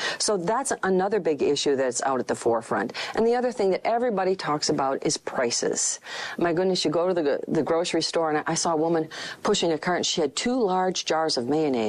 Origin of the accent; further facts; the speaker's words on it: Eau Claire, Wisconsin, United States; And I grew up in Eau Claire. This is my hometown.